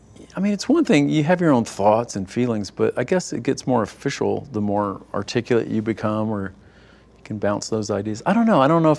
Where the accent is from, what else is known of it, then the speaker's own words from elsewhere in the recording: Texas, United States; I grew up in East Texas, where we had, it was like the Last Picture Show. We had one theater, one screen, and a new movie would open every Friday.